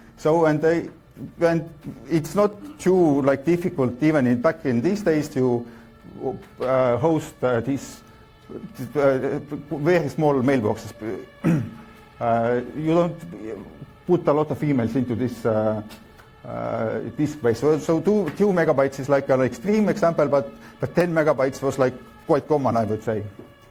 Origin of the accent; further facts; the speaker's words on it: Tallinn, Harju County, Estonia; I'm also from Estonia, from Tallinn, and it's a web hosting company that uses it.